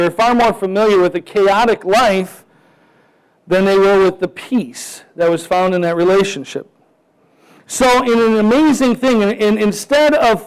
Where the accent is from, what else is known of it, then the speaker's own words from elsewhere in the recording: Chicago, Illinois, United States; accent: Chicago; Because I guess from Chicago, we have a certain brogue. We talk a little faster than they do. Seems distinct. I'm from Chicago.